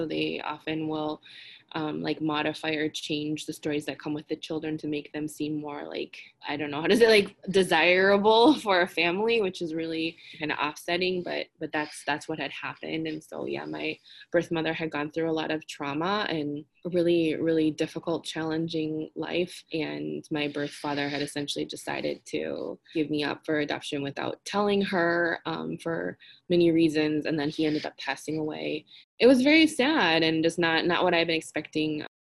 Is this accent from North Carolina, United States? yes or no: no; Saint Paul, Minnesota, United States; also born or lived in South Korea; But I was born in South Korea and I was adopted as an infant by a white couple who lived here in Minnesota. So I spent my childhood in the Twin Cities, in St. Paul, and then we moved to the suburbs when I was like 9